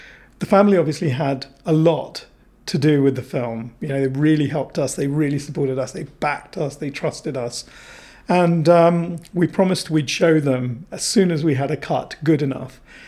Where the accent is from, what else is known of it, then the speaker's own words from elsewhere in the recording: United Kingdom; growing up in Britain in the 70s and 80s